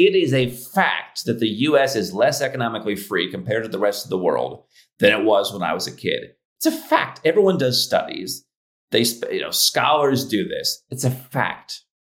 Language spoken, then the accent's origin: English; Cleveland, Ohio, United States; I grew up in Cleveland. The sports teams are terrible.